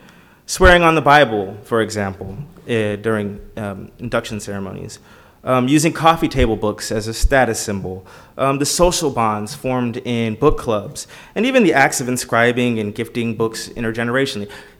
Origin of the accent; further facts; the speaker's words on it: United States; my experience as a person of color growing up in the United States has shaped my outlook